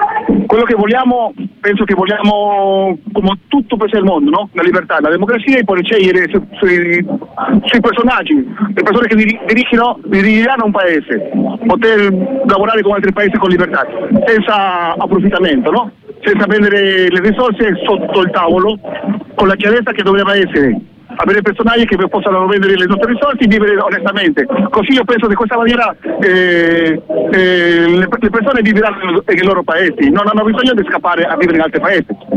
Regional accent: Peru; Italian is a second language; now in Italy; Come peruviano che mi trovo in questa città di tanti anni

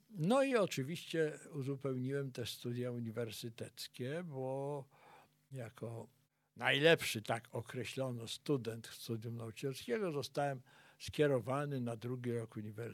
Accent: Ostrowiec Świętokrzyski, Świętokrzyskie Voivodeship, Poland; also born or lived in Biała Podlaska; w Ostrowcu Świętokrzyskim, w którym się wychowałem, bo wprawdzie urodziłem się w Białej Podlaskiej, ale to był okres wojny, więc szybko z mamą wróciliśmy.

